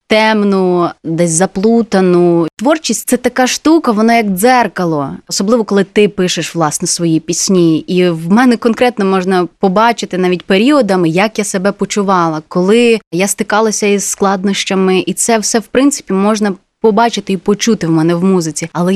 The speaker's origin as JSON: {"language": "Ukrainian", "region": "Carpathians", "country": "Ukraine", "tie": "born or raised there", "moved": "as an adult", "said": "дуже хочемо принести туди файного українського, карпатського. Я точно знаю, що мій рідний край за 18 років, як я там жила, вклав у мене чимало"}